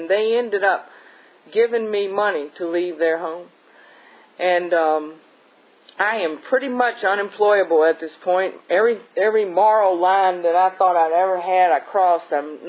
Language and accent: English; Victoria, Virginia, United States; within a week, I'm out partying and with people that I grew up with in Victoria, Virginia.